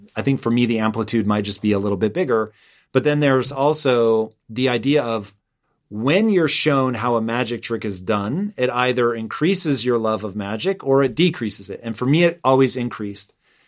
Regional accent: Tacoma, Washington, United States; And I grew up in Tacoma. My address was Tacoma. But in reality, I was closer to Puyallup.

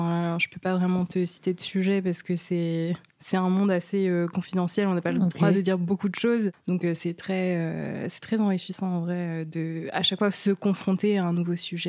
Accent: Saint-Germain-en-Laye, Île-de-France, France; Alors, j'ai 28 ans, ouais. Je viens de Saint-Germain-en-Laye, ouais. Petite banlieue chic de Paris.

